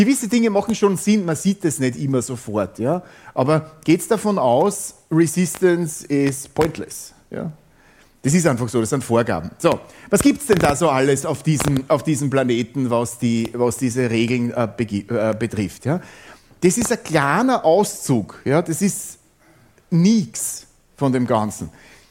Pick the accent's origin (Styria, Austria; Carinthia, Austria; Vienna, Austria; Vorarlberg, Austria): Styria, Austria; ich bin selber Steirer übrigens und seit fast 30 Jahren Postgres Consultant und quer auf der Welt unterwegs.